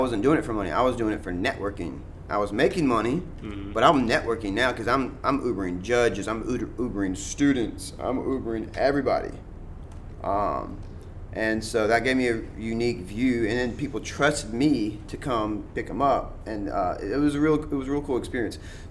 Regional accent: Shreveport, Louisiana, United States; now in Lafayette, United States; I'm an entrepreneur at heart. I'm from Shreveport originally, but I've been in Lafayette for the last 10 years. This is my home now

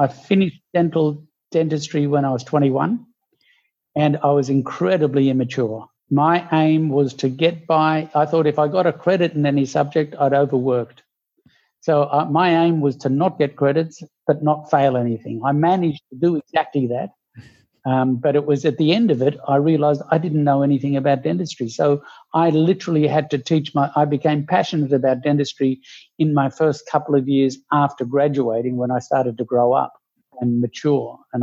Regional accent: Sydney, New South Wales, Australia; Well, I'm from Sydney. I grew up in Sydney in the eastern suburbs. I went to local public school.

